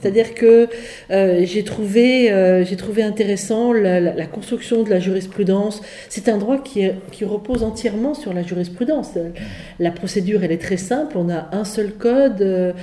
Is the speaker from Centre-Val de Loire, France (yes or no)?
no; Longwy, Grand Est, France; also born or lived in Metz; je suis originaire du Pays Haut, toute ma famille est originaire alors, du Pays Haut du côté de ma mère et de la région Messine du côté de mon père, donc c'est là que j'ai passé mon enfance, à Longwy, j'ai fréquenté les écoles publiques